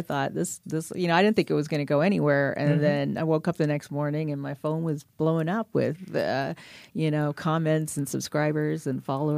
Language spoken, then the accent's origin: English; Canada; growing up in Canada, coming from a Caribbean background, being part of a diaspora